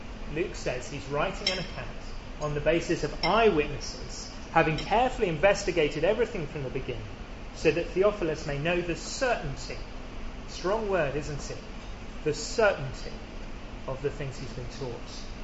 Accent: Penzance, South West England, United Kingdom; If I went back to my hometown of Penzance

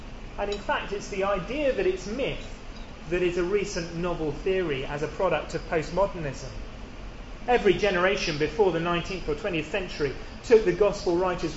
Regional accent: Penzance, South West England, United Kingdom; If I went back to my hometown of Penzance

